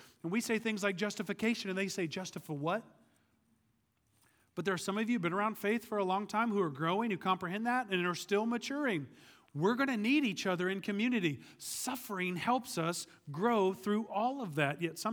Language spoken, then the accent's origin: English; Oklahoma, United States; one of the things I loved about storms growing up in Oklahoma, because we had some doozies, was sitting on the porch with my dad.